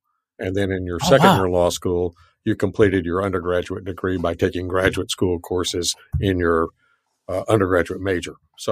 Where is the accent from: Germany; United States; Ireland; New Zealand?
United States; Texas; And you can imagine a boy from South Texas, you know, my hometown had at the time 5,000 people. Now it's got about 2,000, but it was a long way to the Upper West Side and Morningside Heights